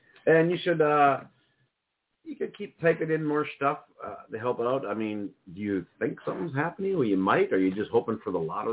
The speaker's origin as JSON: {"language": "English", "region": "Minnesota", "country": "United States", "tie": "born or raised there", "also_born_or_lived": "California", "lives_now": "Virginia, United States", "said": "I was born in a different state. I was born in California. I grew up in Minnesota. I live in Virginia."}